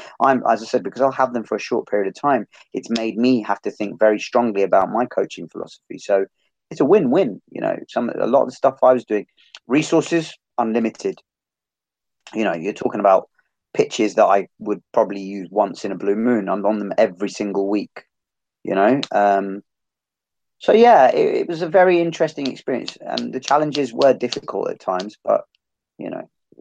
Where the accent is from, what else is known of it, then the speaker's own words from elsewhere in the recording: Ealing, London, United Kingdom; I'm from Ealing originally.